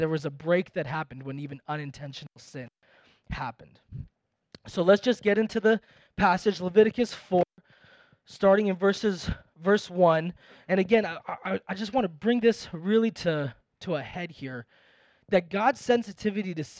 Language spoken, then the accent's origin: English; India; I grew up watching Bollywood movies, being Indian, and back when I was growing up, you'd have a scene where two lovers are running together in a field